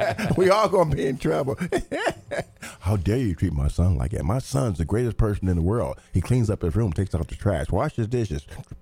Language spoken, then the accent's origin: English; Terre Haute, Indiana, United States; From Indiana State University, my hometown, Terre Haute, Indiana. Push the magic button, my hometown. Terre Haute.